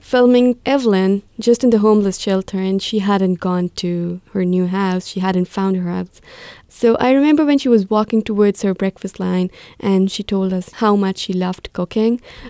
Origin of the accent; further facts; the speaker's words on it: Karachi, Sindh, Pakistan; it's much, much better than what I've seen in Pakistan. I grew up in Karachi, and I've never seen people, you know, coming together.